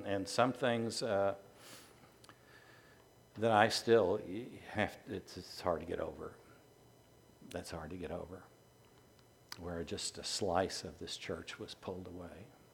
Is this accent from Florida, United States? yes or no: no; New York City, New York, United States; now in Nashville, United States; Growing up in New York City, I knew I was in water that wasn't my water.